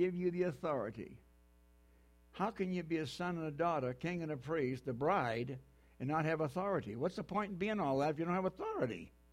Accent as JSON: {"language": "English", "region": "New Hampshire", "country": "United States", "said": "See, I'm from New Hampshire, man."}